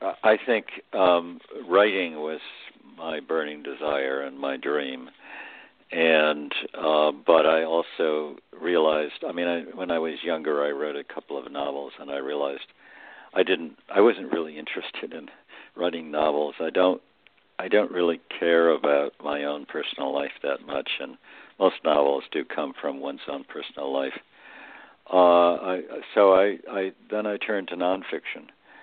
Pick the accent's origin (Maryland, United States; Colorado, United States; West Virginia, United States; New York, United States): New York, United States; Corning; Well, I grew up in Corning, New York, so a small town in the middle of upstate New York